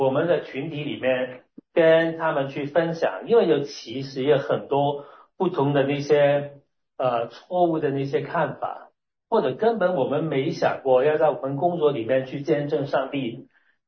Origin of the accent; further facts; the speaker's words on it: Hong Kong; also born or lived in Toronto, Canada / Hamilton, Canada; 我是来自香港，香港的，我在香港长大成长，然后读书，但是我跟多伦多也有一些关系的，我在多伦多生活了不够一年的时间，在我没有进入大学的前面呢，我的高中在 Hamilton。